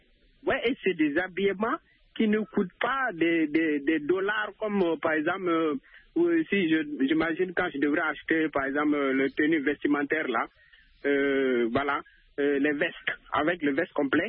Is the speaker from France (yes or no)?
no; Burkina Faso; now in Senegal; Sinon, chez moi, au Burkina, Tu peux vivre vraiment des années sans penser, par exemple, consommer des biscuits.